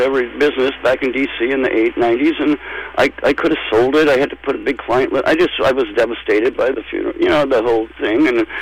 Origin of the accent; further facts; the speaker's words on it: Portland, Oregon, United States; also born or lived in Alexandria, Virginia / Hartford; But I was born in Old Alexandria Hospital, Virginia. Oh, okay. So what brought you out here to Portland? Well, then, we moved to Hartford and here and there. But anyway, we came to Portland about when I was four, and I lived here till I was, 11